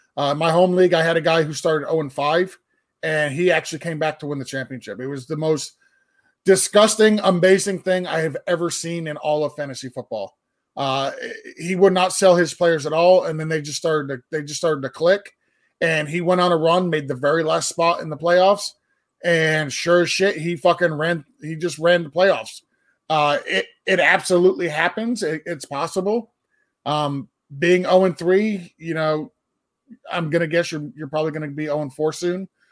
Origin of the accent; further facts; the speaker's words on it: Lowell, Massachusetts, United States; now in Florida, United States; I'm from Lowell, Mass. My parents were born there. I was born there. We all reside down in Florida now